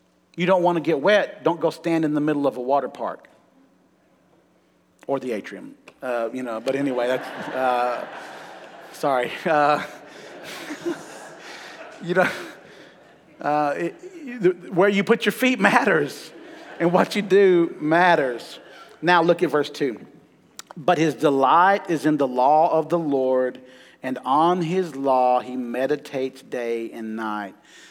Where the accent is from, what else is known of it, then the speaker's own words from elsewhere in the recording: Huntsville, Alabama, United States; I grew up in Huntsville, and so we had three news stations.